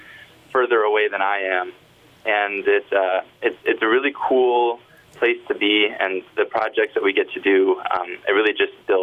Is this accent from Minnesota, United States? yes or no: yes; Brainerd, Minnesota, United States; I'm from Brainerd, Minnesota.